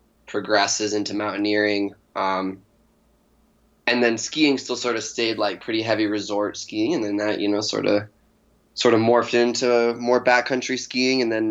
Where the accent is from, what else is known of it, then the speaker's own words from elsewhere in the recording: Denver, Colorado, United States; I grew up here in the Denver area